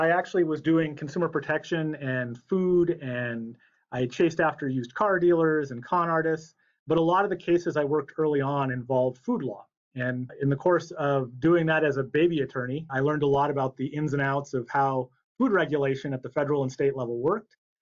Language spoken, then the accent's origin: English; Circle, Montana, United States; I grew up in Circle, Montana, which is, if you look at the map of Montana, there's a giant lake on the eastern side